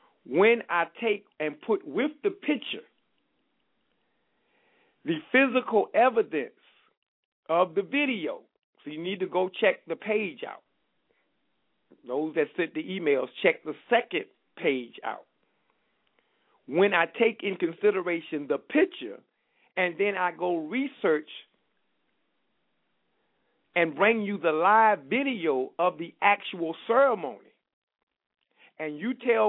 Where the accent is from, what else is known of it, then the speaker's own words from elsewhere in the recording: United States; my condition here in America, my growing up in America, my understanding of American history, my understanding of American culture.